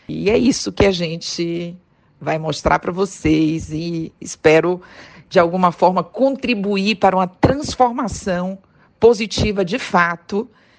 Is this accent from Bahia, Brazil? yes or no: yes; Bahia, Brazil; o mundo é minha casa, mas eu sou baiana